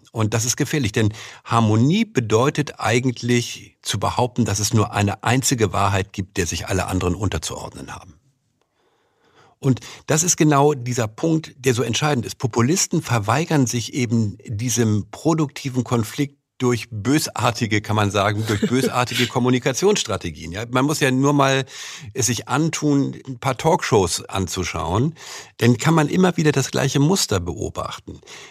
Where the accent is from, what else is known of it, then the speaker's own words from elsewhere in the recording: Hamburg, Germany; Hamburger auch nicht wirklich.